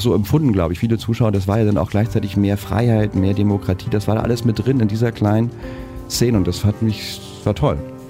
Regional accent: East Germany, Germany; weil ich bin in der DDR aufgewachsen und war da nicht immer glücklich, muss ich ehrlich sagen.

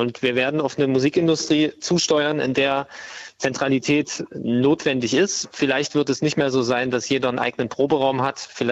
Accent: Erfurt, Thuringia, Germany; Und dann sagen wir mal aus Thüringen, also Erfurt.

